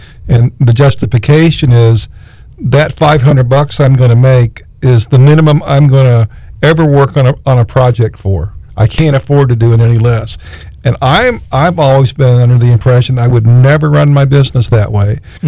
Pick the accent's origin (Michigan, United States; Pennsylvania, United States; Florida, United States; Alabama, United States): Florida, United States; Me because I grew up in Palm Beach County